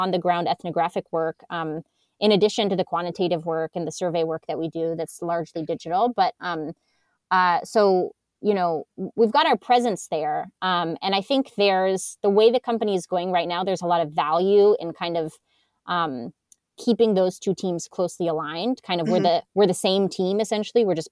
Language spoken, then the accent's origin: English; California, United States; also born or lived in New York / Argentina / Arizona / North Carolina; I was born in New York. I grew up in California. Then I lived in Argentina for a bit. Then I moved to New York again. Then I moved to Arizona and then North Carolina.